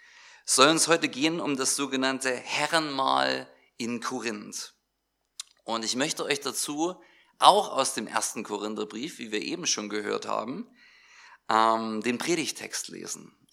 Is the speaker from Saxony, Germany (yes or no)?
yes; Sosa, Saxony, Germany; Ich darf euch liebe Grüße sagen aus Sosa, aus meiner Heimatgemeinde.